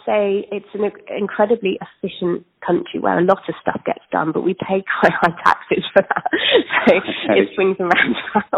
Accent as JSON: {"language": "English", "country": "United Kingdom", "said": "I felt unwelcome as a British person, but also as somebody who does see themselves as a global citizen or at least a European citizen."}